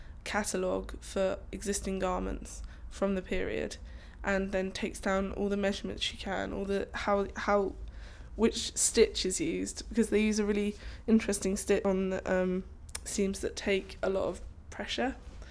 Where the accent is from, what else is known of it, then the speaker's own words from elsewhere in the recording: Tunbridge Wells, South East England, United Kingdom; I'm 18, and I come from Tunbridge Wells in Kent.